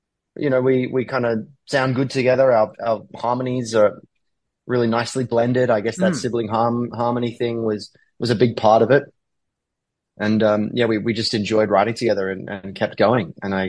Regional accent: Perth, Western Australia, Australia; born there; I was born in Perth

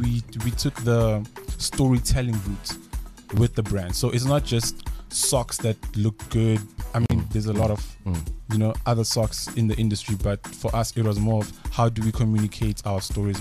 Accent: Kinshasa, DR Congo; I'm from the Congo. Creative Mind Space.

